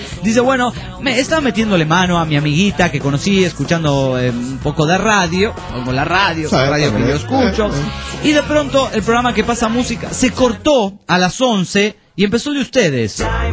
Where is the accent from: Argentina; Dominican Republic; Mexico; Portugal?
Argentina; Trelew, Chubut; De donde soy yo.